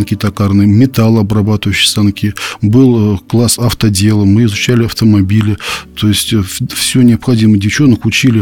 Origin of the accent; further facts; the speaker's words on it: Kurovo, Tver Oblast, Russia; вырос я и родился в Тверской деревне. Это деревня Курово, Андреапольский район. От Твери это порядка где-то без малого 300 километров.